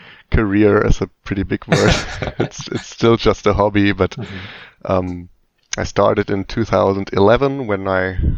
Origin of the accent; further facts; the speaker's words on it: Germany; I'm from Germany and live in Berlin. I'm 28 years old now